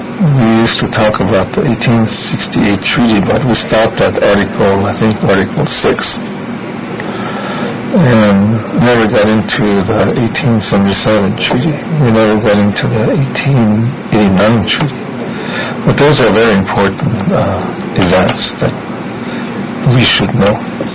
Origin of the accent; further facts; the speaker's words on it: United States; first language Lakota; English is a second language; my first language is Lakota, and then my second language is English.